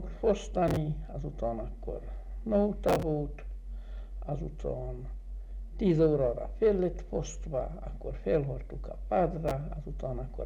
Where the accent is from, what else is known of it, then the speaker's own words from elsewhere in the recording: Apafa, Hungary; born there; Apafalon születtem, 1906. március 23-án.